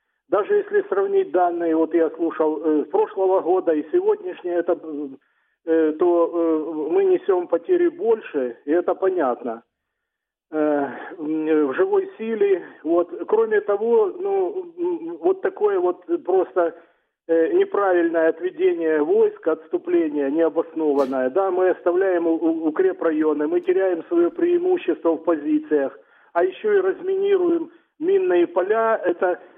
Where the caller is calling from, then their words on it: Dnipro, Dnipropetrovsk Oblast, Ukraine; город Дніпр.